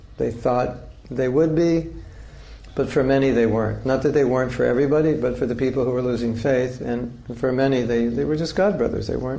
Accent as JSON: {"language": "English", "country": "United States", "said": "as an American, we know as an American"}